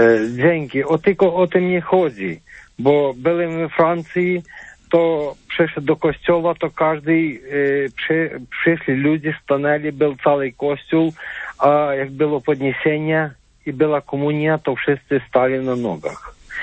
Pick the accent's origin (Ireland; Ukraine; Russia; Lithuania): Ukraine; Polish is a second language; bo jestem z Ukrainy i nie mogę tak dobrze tłumaczyć na polski język